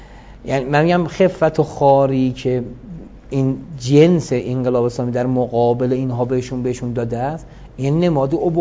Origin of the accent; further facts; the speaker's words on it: Iran; گفتیم از ایران هستیم